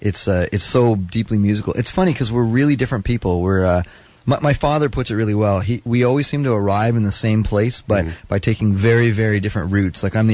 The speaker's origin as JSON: {"language": "English", "country": "Trinidad & Tobago", "lives_now": "Toronto, Canada", "said": "I'm from Trinidad and I'm a jazz musician. I went to school in New York and I live in Toronto now."}